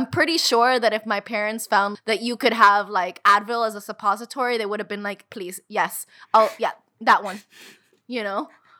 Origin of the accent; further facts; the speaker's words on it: United States; But we were raised in the United States, you know?